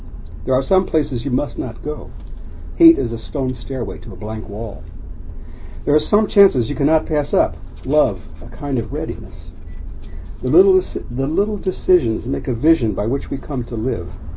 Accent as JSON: {"language": "English", "town": "Hominy", "region": "Oklahoma", "country": "United States", "said": "I'm from Hominy, Oklahoma"}